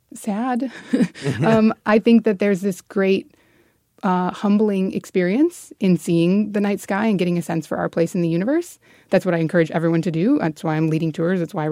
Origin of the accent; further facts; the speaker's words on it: Alaska, United States; I think growing up in Alaska, having access to really good dark skies through a major portion of the year every year was critical to me.